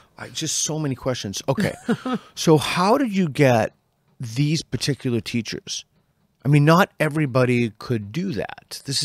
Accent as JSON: {"language": "English", "country": "United States", "said": "As an American, I'm having trouble with this."}